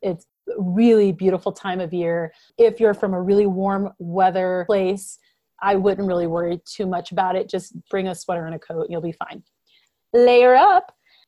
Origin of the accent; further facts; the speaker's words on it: Denver, Colorado, United States; The event will be held in Denver, Colorado, my hometown, in October.